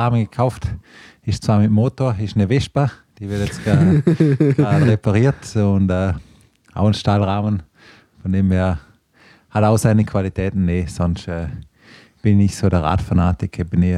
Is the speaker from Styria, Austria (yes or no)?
no; Vorarlberg, Austria; Vorarlberg, meine Heimat.